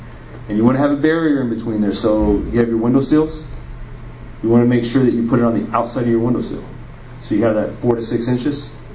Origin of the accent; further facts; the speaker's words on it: California, United States; moved away as an adult; now in Raleigh, United States; I'm from California, so this is all pretty new to me. I've only been out here for about 4 years.